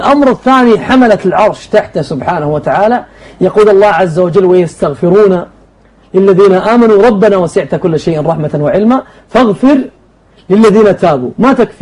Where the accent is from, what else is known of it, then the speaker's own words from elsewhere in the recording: Riyadh, Riyadh Province, Saudi Arabia; وعندنا في السعودية وعندنا في الرياض